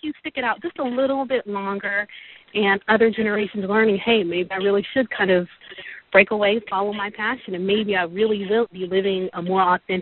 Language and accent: English; Fort Campbell, Kentucky, United States; from Fort Campbell, Kentucky.